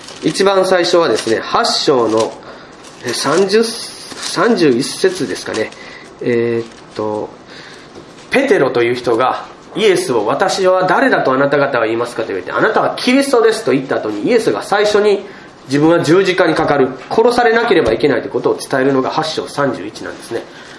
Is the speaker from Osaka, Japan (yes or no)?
yes; Osaka, Japan; 大阪人やからやっぱこの話は笑いにしたいんですね。